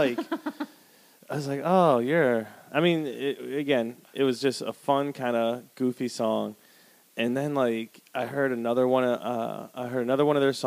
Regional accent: Wisconsin, United States; I know that because I'm from Wisconsin, so we had Faygo soda

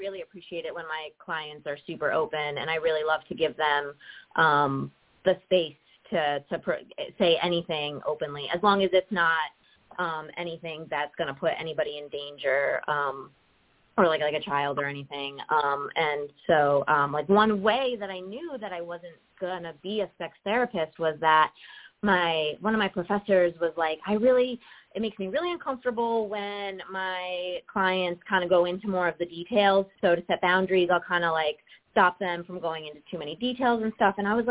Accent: Connecticut, United States; So I grew up as a Denver Broncos fan for some reason, even though I'm from Connecticut originally.

